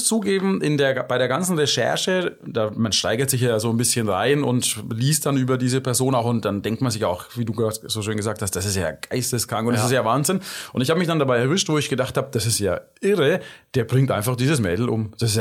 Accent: Bavaria, Germany; Ich finde, hier bei uns in Franken haben wir eh eine sehr, sehr schöne Gegend.

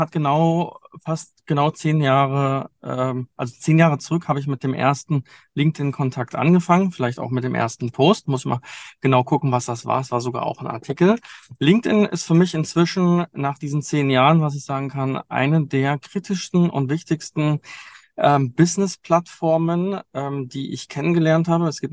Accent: Hesse, Germany; wo ich herkomme, und zwar aus der Nähe von Frankfurt im Hochtaunus. Das ist eine schöne kleine Ecke.

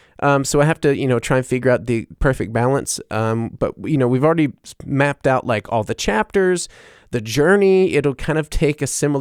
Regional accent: Mississippi, United States; born or raised there; moved away as an adult; also born or lived in New Orleans; now in Germany

